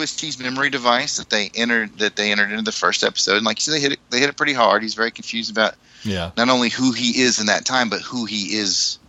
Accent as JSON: {"language": "English", "region": "Indiana", "country": "United States", "said": "I'm from Indiana."}